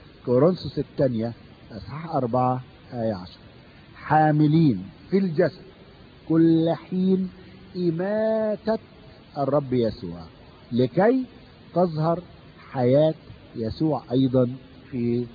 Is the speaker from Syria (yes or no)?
no; Egypt; سموه بلية عندنا في مصر، عندكم يسموه طلبة